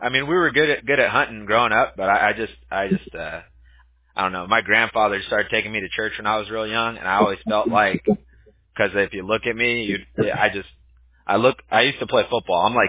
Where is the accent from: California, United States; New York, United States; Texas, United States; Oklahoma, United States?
California, United States; I grew up in SoCal, but we're very red.